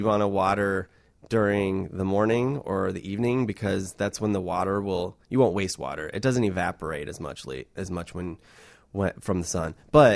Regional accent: Michigan, United States; I'm from Michigan, and all over Michigan, people plant rows of spruce trees

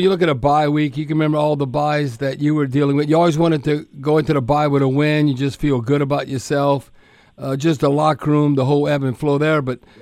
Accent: Louisiana, United States; I'm going to tell you, myself, like growing up in Louisiana, I thought this is the most swag type of rivalry.

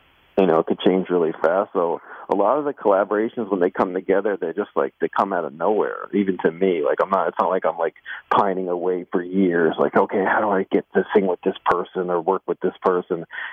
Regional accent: New Jersey, United States; You know, I grew up in New Jersey, and, you know, I'm pretty much a Jersey, New York style slice guy.

